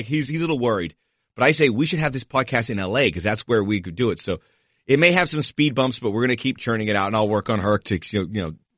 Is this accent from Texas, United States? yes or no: no; Miami, Florida, United States; also born or lived in Los Angeles; I'm excited because LA's my home. I'm from Miami, but LA's my home. I spent 15 years there.